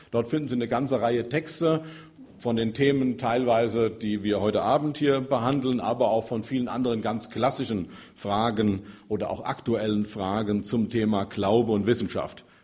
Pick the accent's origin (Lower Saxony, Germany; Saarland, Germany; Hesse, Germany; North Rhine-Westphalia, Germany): Hesse, Germany; Dillenburg; ich komme übrigens aus Dillenburg, eine kleine Stadt in Hessen